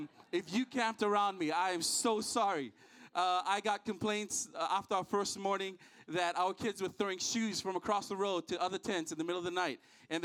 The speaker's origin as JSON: {"language": "English", "region": "Hawaii", "country": "United States", "tie": "born or raised there", "also_born_or_lived": "Fiji", "lives_now": "Swansea, United Kingdom", "said": "I'm originally from Fiji. Grew up in Hawaii, and now I'm in Swansea, Wales."}